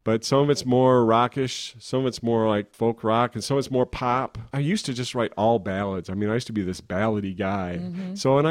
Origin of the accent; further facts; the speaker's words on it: Marshall, Minnesota, United States; I grew up in Marshall, Minnesota.